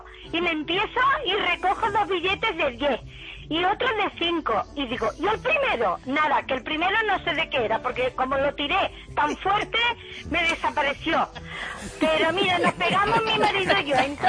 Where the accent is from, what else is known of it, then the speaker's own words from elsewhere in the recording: Córdoba, Andalusia, Spain; yo soy de Córdoba, ¿eh?